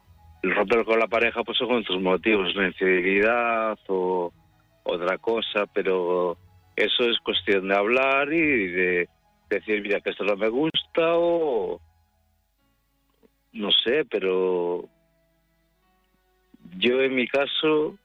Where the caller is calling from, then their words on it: Vigo, Galicia, Spain; Aquí en Galicia, que estamos muy bien.